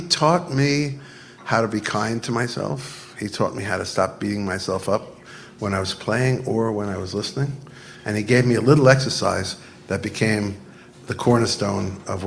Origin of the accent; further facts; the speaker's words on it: New York, United States; I grew up in Long Island.